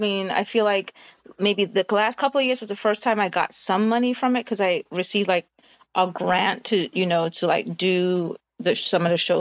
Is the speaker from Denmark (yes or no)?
no; Jamaica; I'm Jamaican